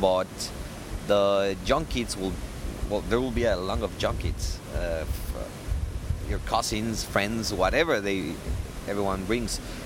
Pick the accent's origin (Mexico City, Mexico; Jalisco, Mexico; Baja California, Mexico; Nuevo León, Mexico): Mexico City, Mexico; English is a second language; I'm from Mexico City. I'm studying here filmmaking at the Academy of Art. I've been here for only 4 months, and I'm loving the city.